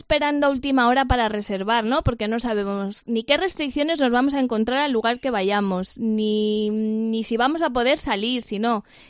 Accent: Community of Madrid, Spain; los madrileños somos los españoles que más viajamos por nuestro país

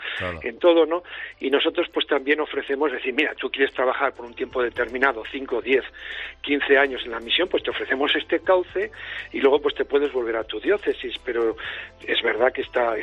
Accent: Spain; somos sacerdotes diocesanos españoles

